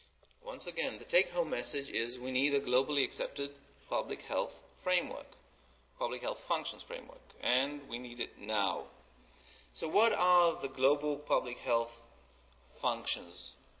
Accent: Israel; I come from Israel

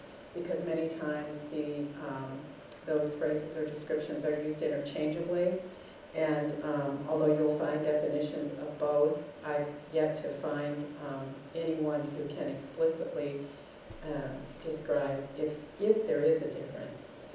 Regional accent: Indianapolis, Indiana, United States; from Indianapolis, Indiana

